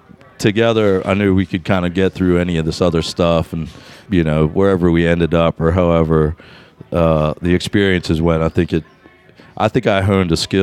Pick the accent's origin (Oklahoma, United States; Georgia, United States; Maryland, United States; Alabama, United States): Maryland, United States; Baltimore; born there; I was born in Baltimore, Johns Hopkins.